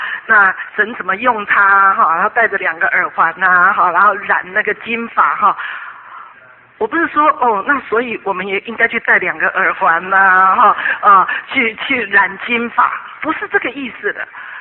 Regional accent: China; now in United States; 特别我们中国人很有这种观念，乖就是一板一眼就叫乖，其实不见得。那我们来到美国，发现很多都这样

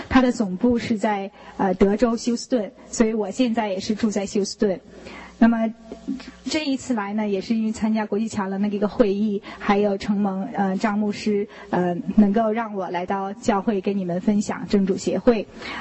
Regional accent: Changchun, Jilin, China; moved away as an adult; also born or lived in Beijing; now in United States; 我是来自中国吉林长春，我是1998年来到美国读书，我学的是公共管理，那么在中国的时候，我是在北京大学毕业

